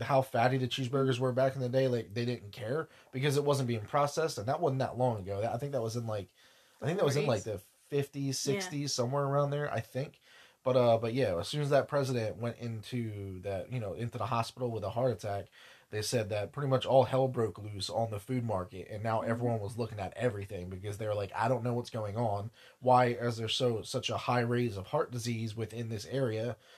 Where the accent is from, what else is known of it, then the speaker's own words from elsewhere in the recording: United States; we're American.